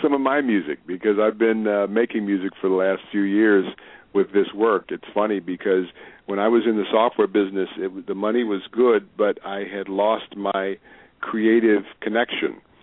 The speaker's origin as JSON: {"language": "English", "region": "Hawaii", "country": "United States", "tie": "born or raised there", "also_born_or_lived": "San Francisco / Arizona", "lives_now": "Chicago, United States", "said": "raised in Hawaii and college, Arizona, and been here 12 years."}